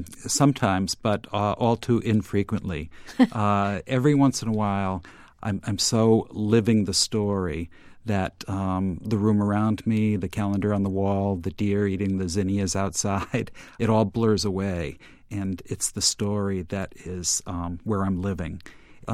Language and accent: English; Norwich, Connecticut, United States; I grew up in Norwich, Connecticut, and I based the story or started springboarding from two incidents.